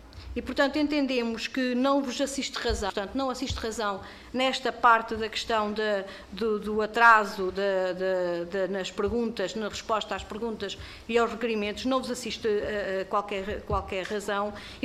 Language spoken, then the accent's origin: Portuguese; Figueira da Foz, Centro, Portugal; eu sou da Figueira da Foz